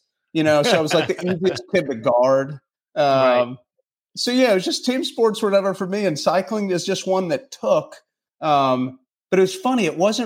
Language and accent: English; the South, United States; especially growing up in the South, they're not in like desirable areas. We're not on the West Coast.